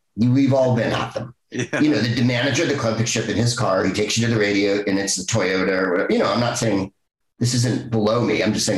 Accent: San Francisco, California, United States; Obviously, I'm from San Francisco, and Kamala's a big Bay Area person for 1,000 years.

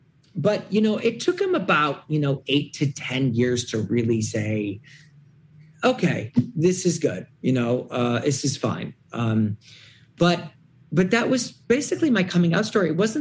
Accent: Detroit, Michigan, United States; Detroit, Michigan.

